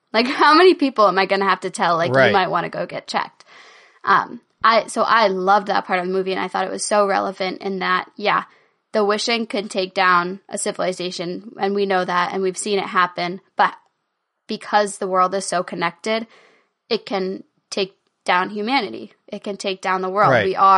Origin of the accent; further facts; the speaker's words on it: United States; Like I'm from the United States, you're from Great Britain, you're from Ireland.